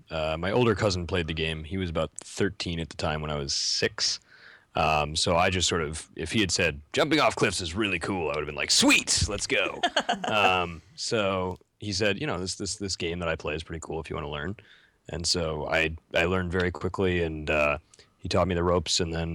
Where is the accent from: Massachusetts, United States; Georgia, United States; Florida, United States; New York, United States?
New York, United States; a breeding ground for serious players in New York, because I am a New Yorker.